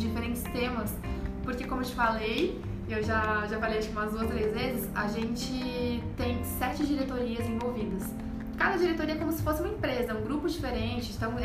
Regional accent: Curitiba, Paraná, Brazil; Eu sou de Curitiba, né? Então, São Paulo é uma cidade agitada para um curitibano.

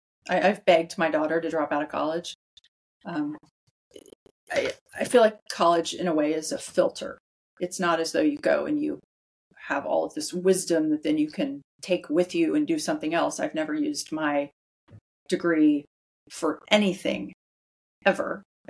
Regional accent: United States; I didn't grow up wealthy, but I grew up in America.

